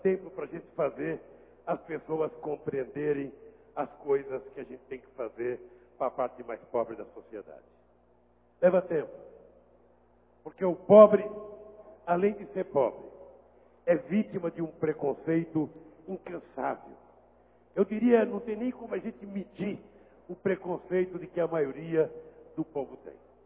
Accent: Caeté, Minas Gerais, Brazil; born there; não eu, que nasci em Caeté

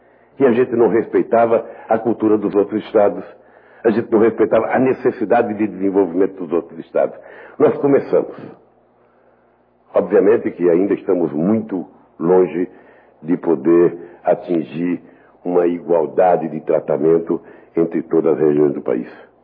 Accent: Northeast Region, Brazil; Não é um problema porque eu sou nordestino

